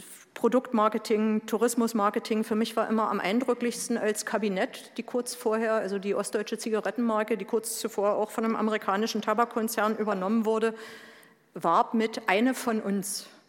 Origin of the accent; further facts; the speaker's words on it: East Germany, Germany; Also ich bin in der DDR mit Heimatliedern aufgewachsen